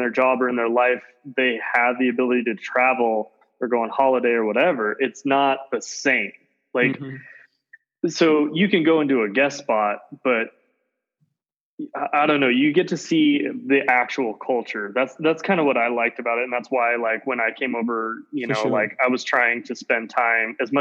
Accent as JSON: {"language": "English", "region": "Utah", "country": "United States", "tie": "born or raised there", "also_born_or_lived": "Oregon", "said": "So I grew up in Southern Utah and a little bit in Oregon."}